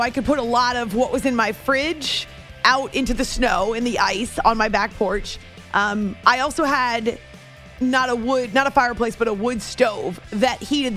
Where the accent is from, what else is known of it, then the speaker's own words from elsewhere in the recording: Northeast, United States; also born or lived in Rochester, United States; Growing up in the Northeast, but also with a grandmother, well, grandparents, but a grandmother when I was an adult who lived in Northeast Ohio.